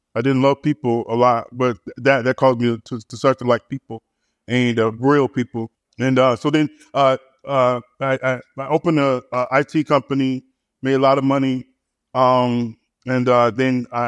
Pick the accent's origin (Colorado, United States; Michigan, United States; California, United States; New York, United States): Michigan, United States; Detroit; also born or lived in Grand Rapids; I always say I was born in Grand Rapids, became a man in Detroit, and then culturally raised by a Catholic from Chicago.